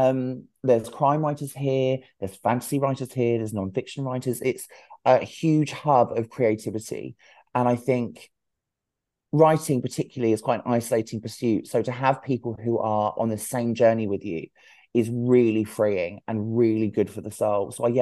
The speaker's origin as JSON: {"language": "English", "region": "East of England", "country": "United Kingdom", "tie": "born or raised there", "lives_now": "Hove, United Kingdom", "said": "Yeah, so I grew up in Essex and then I moved here, wow, almost 3 years ago."}